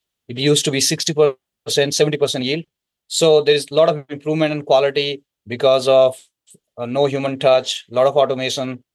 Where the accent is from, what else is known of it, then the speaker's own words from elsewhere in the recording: Almora, Uttarakhand, India; Yeah, so I'm originally from India, northern part of India, place called Uttarakhand. And I'm from a small town, Manan, Almora. That's the foothills of Himalayas.